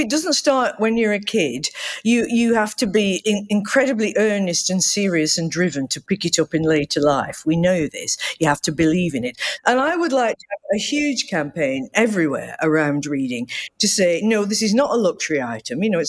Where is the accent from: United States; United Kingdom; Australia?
United Kingdom; Manchester, North West England; You know, in my hometown of Manchester, where the Industrial Revolution started